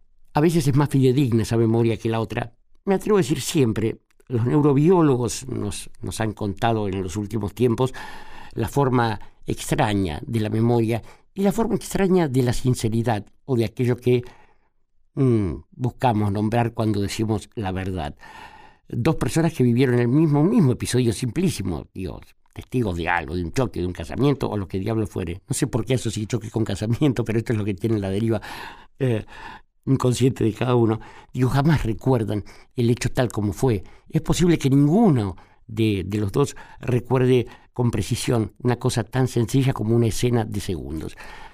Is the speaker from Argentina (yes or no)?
yes; Argentina